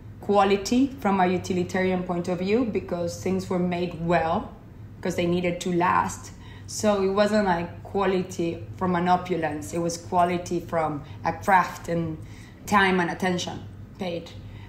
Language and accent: English; Uruguay; I grew up in Uruguay in South America, which is a small country between Argentina and Brazil. It's actually the size of England. But between these two giants, we are small. And I grew up in the middle of a ranch that my mother still lives there.